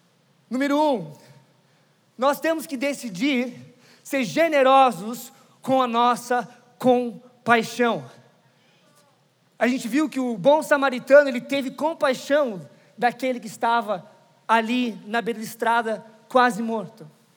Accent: Brazil; Meninas, eu sou brasileiro, eu sei que não parece, mas eu não sou ladrão, não vou fazer nada pra vocês.

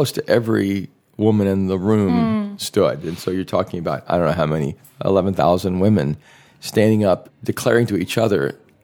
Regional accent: El Salvador; We had a nanny in our house from El Salvador, because we're from El Salvador

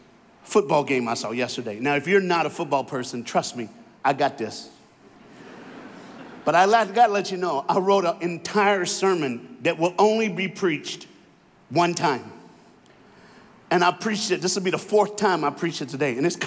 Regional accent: United States; Because I'm black, I'm from America, and that's how black preachers roll

